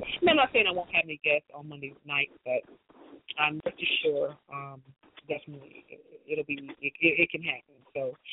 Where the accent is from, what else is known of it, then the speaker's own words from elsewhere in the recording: North Carolina, United States; I'm from North Carolina. I'm not a stranger to hurricanes and having to be in the house for days on end with no lights